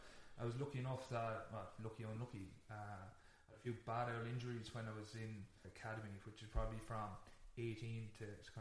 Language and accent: English; Leinster, Ireland; I suppose, look, growing up in Wexford's. Every parish is J Club, really, and we were in this shooken up position where we only had six boys in our primary school class